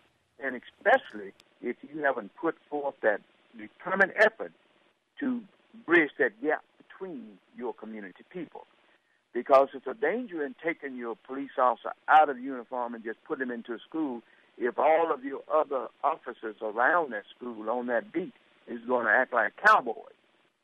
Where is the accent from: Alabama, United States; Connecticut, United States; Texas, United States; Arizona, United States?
Alabama, United States; born there; I was born in Sumter County, Alabama. I was treated like an unwanted stepchild and an insignificant other all of my little boy life by racist white people. Not all the white people in my town were racist